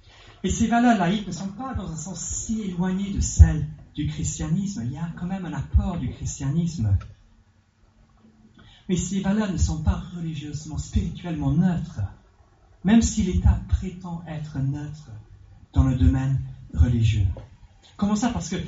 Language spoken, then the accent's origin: French; England, United Kingdom; moi, en tant qu'anglais, je suis un peu dur avec notre chère République